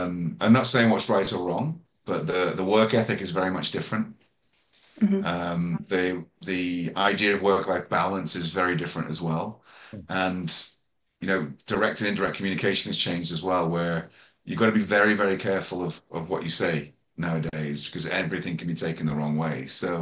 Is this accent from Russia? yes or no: no; Ireland; moved away as an adult; also born or lived in United Kingdom / Hong Kong / China; I'm usually originally from Ireland. Then I went to the UK. Then I came to Hong Kong. Then I came to China. And now I live between Shanghai and Kazakhstan for business.